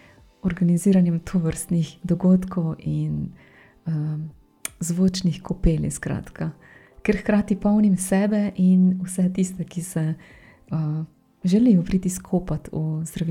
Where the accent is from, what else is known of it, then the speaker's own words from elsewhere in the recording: Prekmurje, Slovenia; accent: Prekmurje dialect; Ja, za to mojo prekmurščino enostavno moram povedati, ko je totalno moja, čista moja.